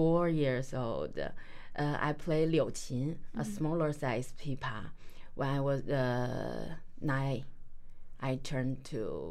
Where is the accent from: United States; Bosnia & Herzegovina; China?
China; I come from China, and I'm a musician.